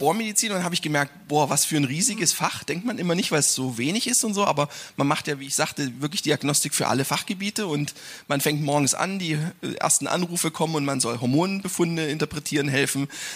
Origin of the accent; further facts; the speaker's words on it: Görlitz, Saxony, Germany; In Görlitz, wo ich herkomme, ja, dort aus der Region.